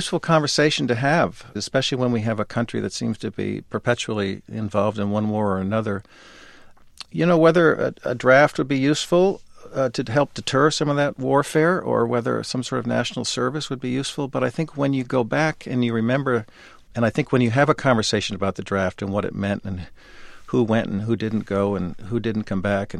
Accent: Westport, Connecticut, United States; the flagpole in Westport, Connecticut, my hometown, every Sunday morning in silent protest of the war.

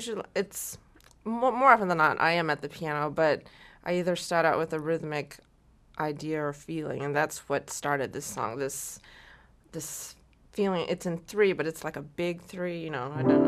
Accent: Houston, Texas, United States; Born and raised in Houston, Texas, with a little stint in Columbus, Ohio, where my dad was finishing his doctorate.

